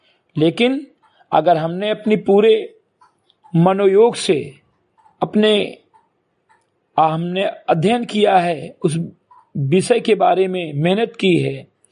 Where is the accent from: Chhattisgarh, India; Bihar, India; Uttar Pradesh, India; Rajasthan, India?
Uttar Pradesh, India; Samri Katai; ग्राम सभा समरी कटाई विकासखंड मेनपुरवा जनपद बहराइच का मूल निवासी हूँ